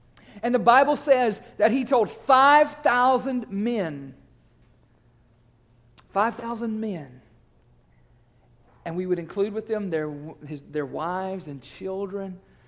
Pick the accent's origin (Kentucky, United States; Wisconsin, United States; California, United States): Kentucky, United States; I know I'm from Kentucky. I know that I'm a Kentucky fan